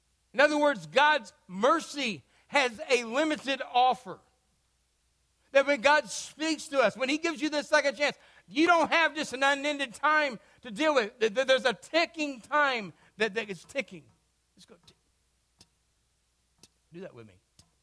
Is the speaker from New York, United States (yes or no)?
no; Texas, United States; And so there's a lot of stuff that comes back from growing up in Texas, and one of them was that you always watch Westerns.